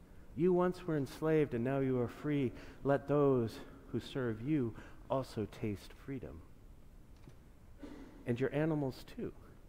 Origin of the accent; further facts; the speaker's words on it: Canada; now in United States; And I didn't realize this until I came from Canada, right?